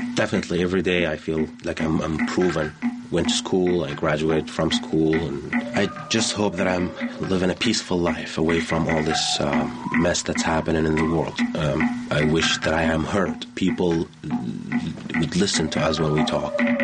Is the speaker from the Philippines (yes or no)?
no; Iraq; moved away as an adult; now in Boston, United States; I'm originally from Iraq, and I'm here as a refugee. I've been here since 1993.